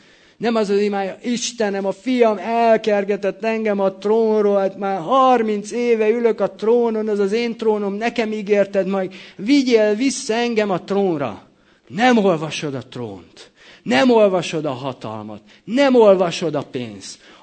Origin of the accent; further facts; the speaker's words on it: Debrecen, Hajdú-Bihar, Hungary; valahol ott a Hortobágyon, én debreceni vagyok, úgyhogy megvan. Ott valahol Debrecen mellett a Hortobágyon